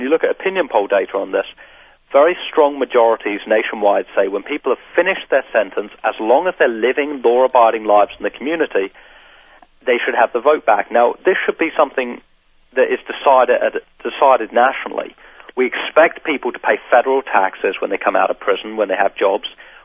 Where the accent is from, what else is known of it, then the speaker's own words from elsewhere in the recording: England, United Kingdom; now in United States; I come from England. I've been in America 12 years now.